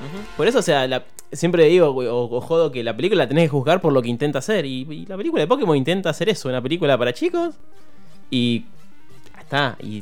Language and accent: Spanish; Rosario, Santa Fe, Argentina; Soy de Rosario, hay una movida grande.